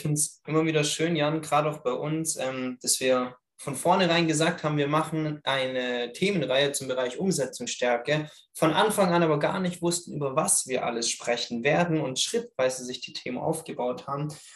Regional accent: Stuttgart, Baden-Württemberg, Germany; Ich komme zwar aus Stuttgart, aber Berlin.

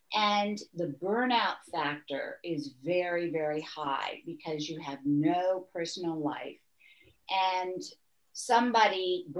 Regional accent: Muncie, Indiana, United States; But reading the newspaper or watching the news was certainly not something I did growing up in Indiana.

